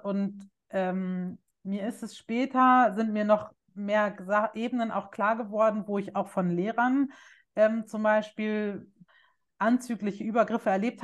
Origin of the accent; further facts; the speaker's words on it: Bavaria, Germany; Ich bin in Bayern auf dem Land groß geworden